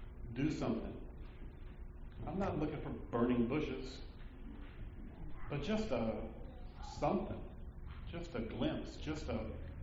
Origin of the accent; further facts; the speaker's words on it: Vicksburg, Mississippi, United States; I grew up in Holy Trinity Episcopal Church in Vicksburg, Mississippi.